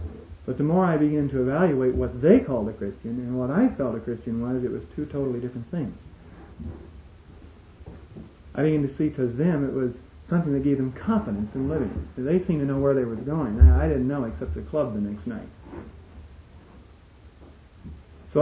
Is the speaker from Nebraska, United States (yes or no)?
yes; Nebraska, United States; born or raised there